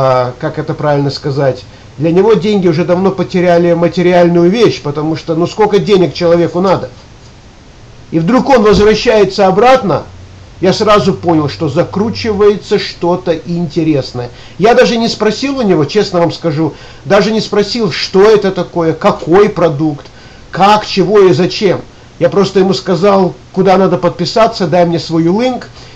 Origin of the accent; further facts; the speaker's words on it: Riga, Latvia; now in Philadelphia, United States; я сам родом из Риги. В Америке живу уже почти 33 года, живу в городе Филадельфии.